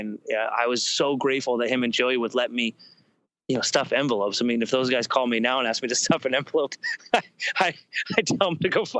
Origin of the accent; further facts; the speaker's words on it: Santa Barbara, California, United States; I grew up around the Shiflets in Santa Barbara